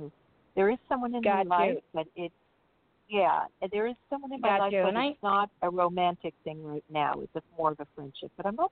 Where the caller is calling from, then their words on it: California, United States; I'm calling from California